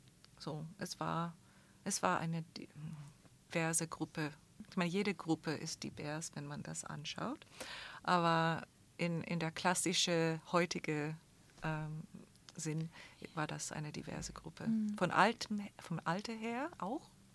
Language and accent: German; Toronto, Ontario, Canada; German is a second language; moved away as an adult; Ich komme aus Toronto oder ich bin da für die erste 25 Jahre meines Lebens und habe ich einen großen Bezug zu dieser Stadt.